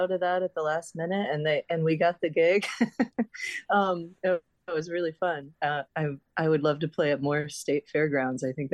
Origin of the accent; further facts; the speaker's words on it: Kalamazoo, Michigan, United States; also born or lived in Chicago, United States; Yeah. I grew up in Kalamazoo, Michigan. I went to school in Chicago at Columbia College in Chicago. And after college, I moved out to the West Coast